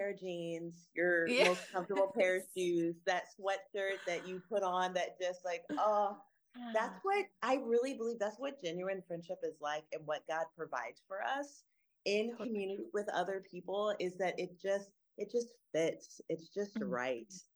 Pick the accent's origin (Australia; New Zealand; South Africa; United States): United States; Texas; also born or lived in Minnesota; you may have heard me talk about the fact that I'm originally from Texas. I claim Texas. I'm an Army brat, so I'm from everywhere. But Texas has been the longest place that I've ever lived until we moved to Minnesota.